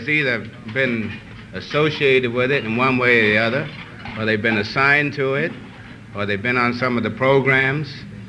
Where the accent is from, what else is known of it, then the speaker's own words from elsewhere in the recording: Texas, United States; also born or lived in London; I was born in London and passed through Texas where I was raised, so you'll have to please excuse the accent.